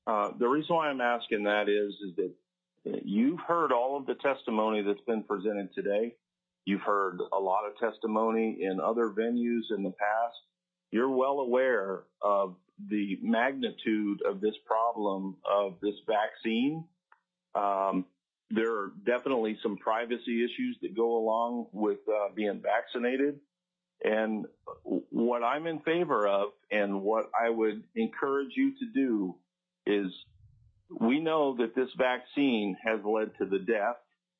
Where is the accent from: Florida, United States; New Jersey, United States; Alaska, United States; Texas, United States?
Alaska, United States; North Pole; I'm from North Pole. I'm a resident of the state of Alaska.